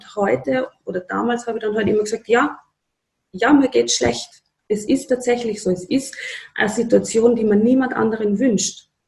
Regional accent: Upper Austria, Austria; also in meiner Heimatgemeinde nach Oberösterreich und haben dort dann weitergemacht.

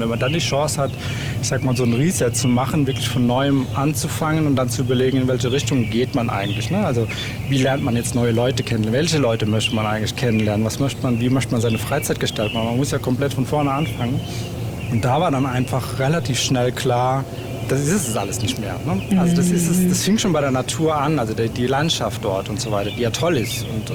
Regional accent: Odenwald, Germany; ich komme aus dem Odenwald ursprünglich. Also hier bin ich aufgewachsen, sehr behütet, mit vor allem mit Tieren um mich herum

